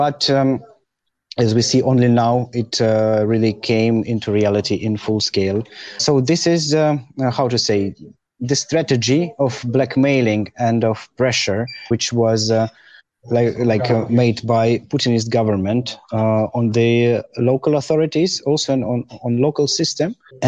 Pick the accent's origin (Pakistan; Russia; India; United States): Russia; English is a second language; now in Kyiv, Ukraine; I am an anarchist from Russia, currently living in Kiev and staying in Kiev.